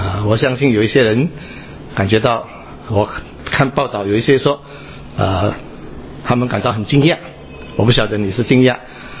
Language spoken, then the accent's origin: Chinese; Singapore; 这是我们新加坡人对我们过去这一代的政府有这样的一个信心。